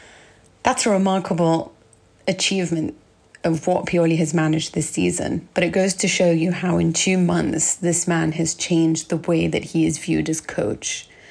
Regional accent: London, United Kingdom; growing up in London

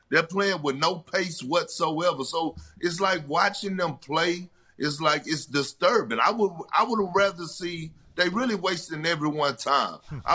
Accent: Texas, United States; I experienced more racism in my hometown area than I did in Boston, in Southeast Texas

